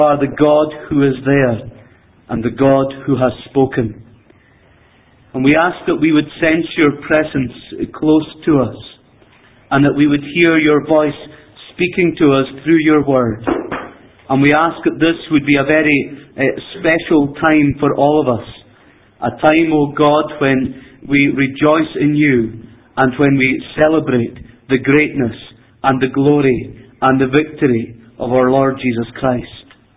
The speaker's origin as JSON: {"language": "English", "town": "Skye", "region": "Scotland", "country": "United Kingdom", "said": "I'm from Skye. I talk about wee things, right?"}